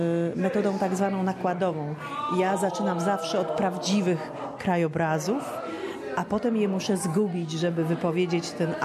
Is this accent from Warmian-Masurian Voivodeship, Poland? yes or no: yes; Warmian-Masurian Voivodeship, Poland; Ja jestem dziewczyna tak zwaną z jezior, pochodzę z Olsztyńskiego. Wiadomo, kraina 1001 jezior, więc za tym mi tęskno.